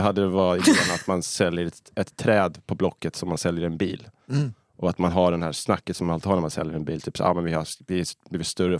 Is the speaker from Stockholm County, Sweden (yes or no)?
yes; Ekerö, Stockholm County, Sweden; Stockholm så då, om man ska vara jävligt yxig. Men specifikt så Vasastan tills jag var 7 och sen Ekerö.